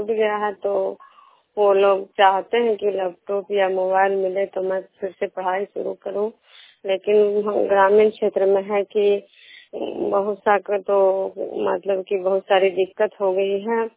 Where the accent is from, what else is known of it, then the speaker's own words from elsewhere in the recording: Bihar, India; खजरा पंचायत नालंदा जिला नगरोसा प्रखंड के निवासी हूँ।